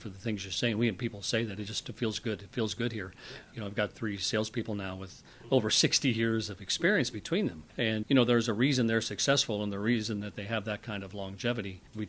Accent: Georgetown, Illinois, United States; In Vermilion County, I grew up in Georgetown. I'm a 1981 Georgetown High School graduate.

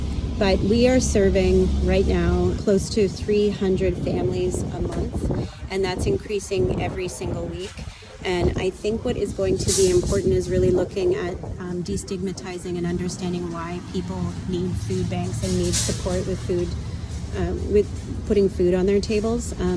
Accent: Perth, Western Australia, Australia; So I moved back to Perth 2 years ago with my own son, and Perth happens to be my hometown, and I'm back decades later

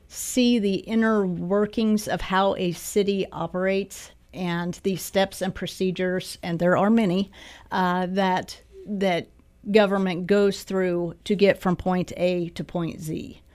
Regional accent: Cottonwood Falls, Kansas, United States; now in Emporia, United States; Well, I grew up in Cottonwood Falls, so I've always been close. If I haven't lived in Emporia, I have lived near Emporia

